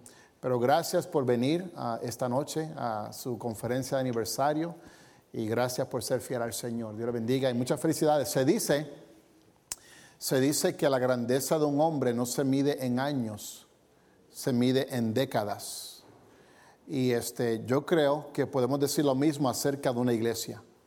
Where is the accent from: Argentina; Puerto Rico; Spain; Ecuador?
Puerto Rico; Sí, tengo un acento, soy de Puerto Rico, pero mi acento es de mi esposa. Ella es mexicana.